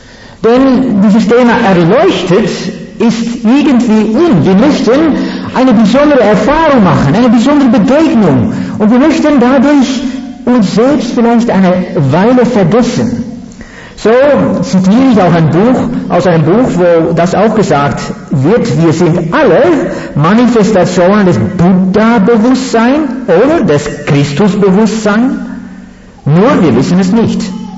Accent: Netherlands; German is a second language

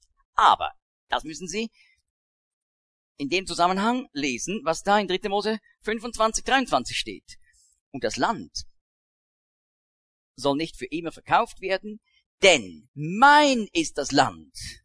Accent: Switzerland; also ich bin da wirklich verwurzelt, aber kann ich sagen, das ist mein Land? Nein. Ich muss sagen, ich bin froh, das ist meine Heimat, das ist mein Vaterland

